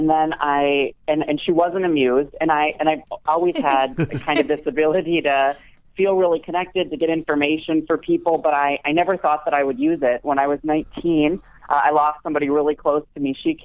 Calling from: Des Moines, Iowa, United States; also born or lived in Minneapolis; I am actually calling from Des Moines, Iowa. I just moved here from Minneapolis, Minnesota, so I'm here temporarily.

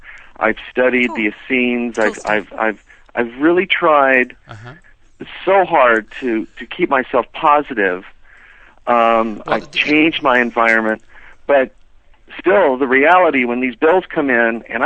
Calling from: Walnut Creek, California, United States; I'm calling from Walnut Creek.

